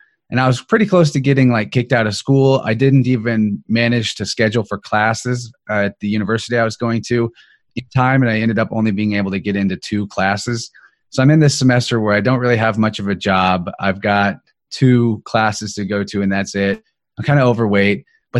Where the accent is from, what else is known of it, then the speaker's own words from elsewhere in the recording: Missouri, United States; I'm from Missouri, Southwest Missouri. Started off as a kid being taken to a Baptist church.